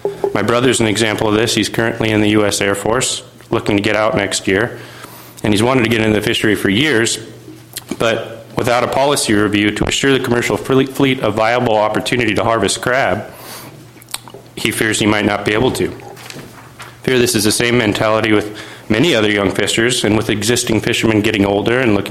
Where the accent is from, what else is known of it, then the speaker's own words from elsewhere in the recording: Oak Harbor, Washington, United States; I'm from Oak Harbor, and I've fished in Alaska my entire life.